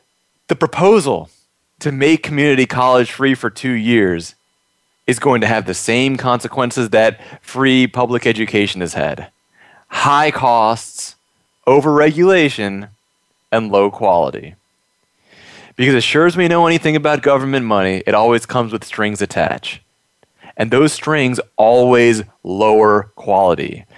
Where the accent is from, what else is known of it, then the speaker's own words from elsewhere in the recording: Maryland, United States; my home state of Maryland.